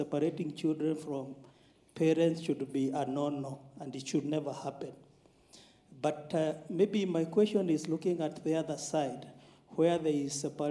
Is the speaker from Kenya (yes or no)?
yes; Kenya; from East Africa, Kenya.